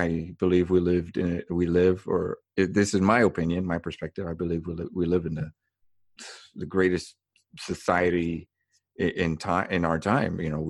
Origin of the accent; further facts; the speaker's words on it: United States; And that's how I grew up here in the States.